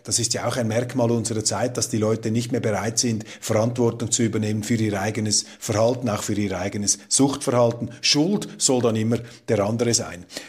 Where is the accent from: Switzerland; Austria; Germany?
Switzerland; dann frage ich mich jetzt einfach als Schweizer um 25% Deutscher, wie hat man eigentlich die historischen Erfahrungen verarbeitet